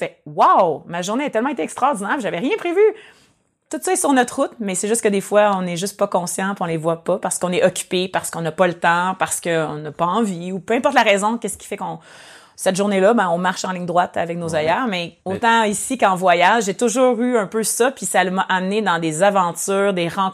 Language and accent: French; Creston, British Columbia, Canada; tu sais, français les deux, puis que moi, j'étais de Creston et tout ça.